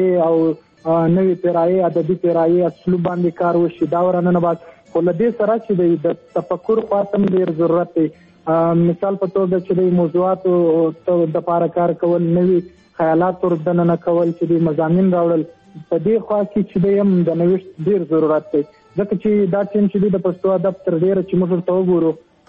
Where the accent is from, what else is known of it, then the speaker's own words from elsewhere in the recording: Zhob, Balochistan, Pakistan; نو زه خو د ژوب سیمې نه یم